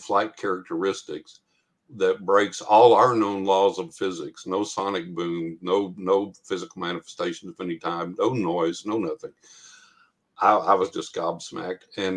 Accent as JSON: {"language": "English", "region": "New Mexico", "country": "United States", "tie": "born there", "lives_now": "Texas, United States", "said": "I live in Texas. And I said, funny thing, I was born in New Mexico, but I've never lived in New Mexico"}